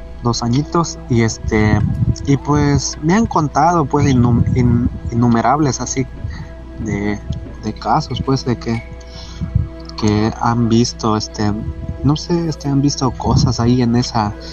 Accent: Oaxaca, Mexico; Yo soy originario aquí de la Sierra Mija, aquí de Oaxaca.

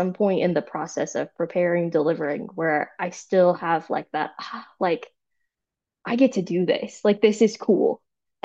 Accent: Texas, United States; You don't really have like a dialect, but I'm from Texas. My family's still there. And now I'm in the middle of the rolling hills of the Palouse in Idaho.

